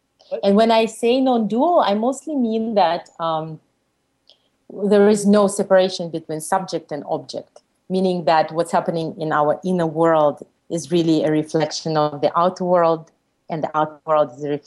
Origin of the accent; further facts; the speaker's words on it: Russia; English is a second language; now in United States; by blood, I'm Jewish, and I grew up in Russia where there was no religion whatsoever. And when I came to the United States, I tried out Judaism.